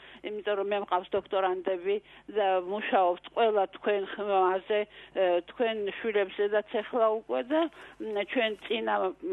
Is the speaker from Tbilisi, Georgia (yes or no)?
no; Abkhazia, Georgia; სტუდენტი ვიყავი, რუსეთში სწავლობდი, თვითონ საფხაზეთიდან ვარ მე და სამედიცინოში სწავლობ